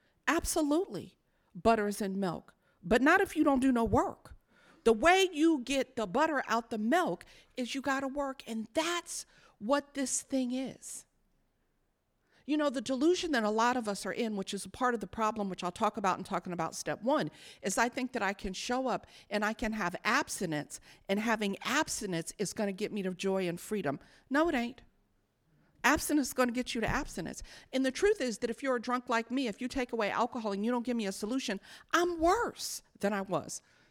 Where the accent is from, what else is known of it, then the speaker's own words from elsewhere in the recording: New York, United States; I come from New York where we drink until 4, right?